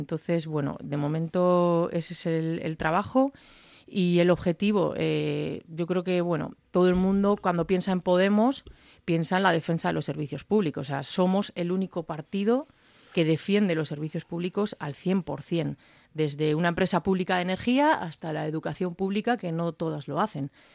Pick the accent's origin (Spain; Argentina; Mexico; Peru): Spain; Basque Country; yo además en concreto, que soy de Aiaraldea